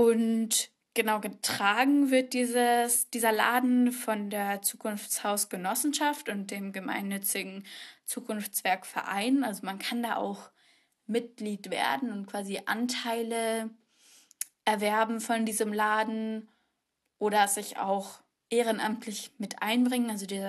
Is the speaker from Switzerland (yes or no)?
no; Munich, Bavaria, Germany; now in Würzburg, Germany; als Münchner Kindl